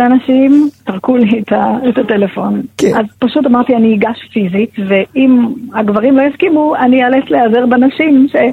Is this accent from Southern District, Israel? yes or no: yes; Re'im, Southern District, Israel; שנינו גדלנו ברעים, גם חן וגם אני. שנינו גדלנו, שנינו בני משק, אני עוד מתגוררת ברעים